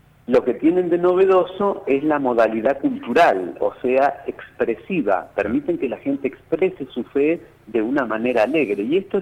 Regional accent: La Plata, Buenos Aires Province, Argentina; also born or lived in Santiago del Estero; Yo soy nacido en Santiago del Estero, pero viví siempre en La Plata.

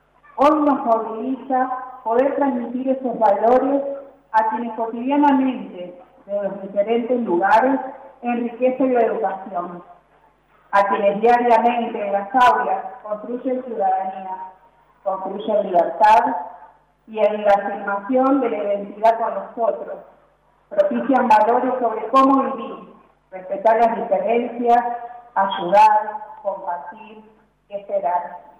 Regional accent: Argentina; el derecho de cada uno de nosotros, como argentinos, para poder participar

